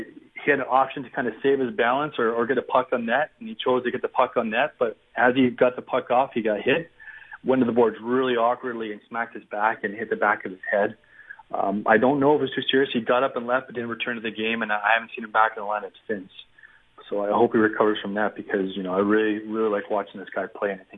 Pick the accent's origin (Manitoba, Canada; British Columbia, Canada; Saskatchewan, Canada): British Columbia, Canada; Penticton; I'm from Penticton, not from Calgary.